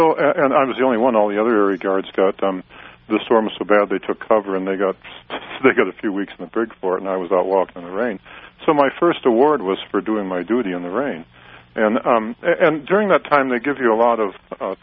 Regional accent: Wisconsin, United States; born there; also born or lived in California / Washington; I was born in Wisconsin, and we lived in San Diego, California, and Washington State.

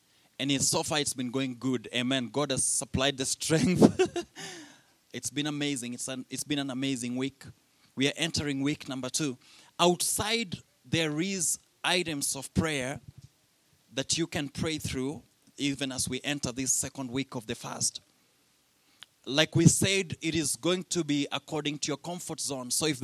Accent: Kenya; I'm still almost in my time. So, and I'm Kenyan, so I'm trying.

